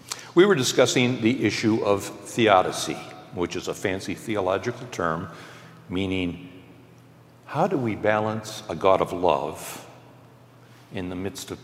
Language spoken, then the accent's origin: English; Kalamazoo, Michigan, United States; I'm a native of Kalamazoo. In fact, I was born and raised in Millwood before Millwood was even part of the city.